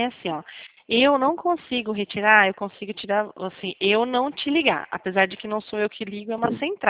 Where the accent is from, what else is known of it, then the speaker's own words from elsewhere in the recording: São Paulo, Brazil; Eu sou de São Paulo.